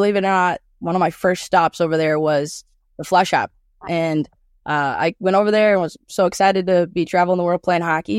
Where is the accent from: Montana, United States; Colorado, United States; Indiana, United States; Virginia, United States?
Montana, United States; Kalispell; Yeah, I was born and raised in Kalispell, so northwest part.